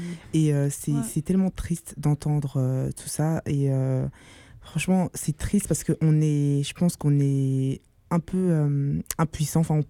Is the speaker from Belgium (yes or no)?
yes; Belgium; Enfin, je vis en Belgique, j'ai grandi en Belgique.